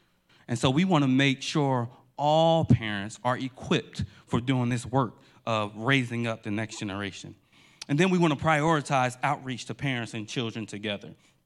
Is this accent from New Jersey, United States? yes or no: yes; New Jersey, United States; I'm from Jersey. We say Baltimore.